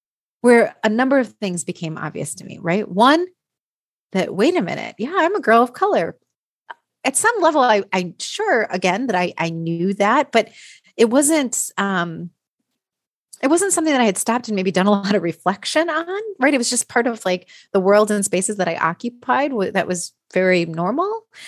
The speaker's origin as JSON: {"language": "English", "region": "Wisconsin", "country": "United States", "tie": "born or raised there", "said": "So I grew up in Wisconsin in a, you know, relatively smaller community."}